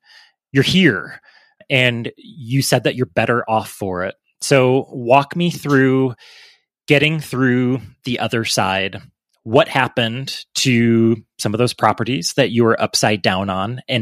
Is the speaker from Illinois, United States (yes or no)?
yes; Naperville, Illinois, United States; So for listeners that don't know, I grew up in the Chicago suburbs in Naperville. Aurora is right next to Naperville.